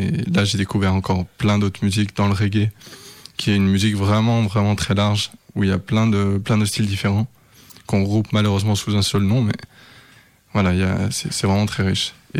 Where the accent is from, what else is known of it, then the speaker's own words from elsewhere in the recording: Germany; je suis allemand, c'est particulier, mais c'est du hip-hop.